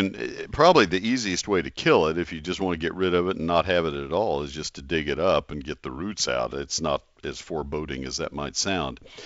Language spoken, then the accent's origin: English; College Station, Texas, United States; also born or lived in Ohio; Having lived 5 years and gone to school at Ohio State, I transferred there as a junior. I grew up in College Station, Texas, and I gardened actively